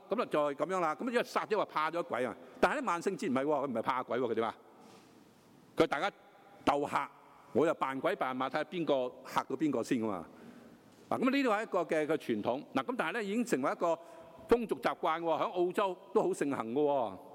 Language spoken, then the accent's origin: Cantonese; China; 万圣节其实系一个我中国人所讲嘅鬼节。我中国人咧系农历七月十四嘛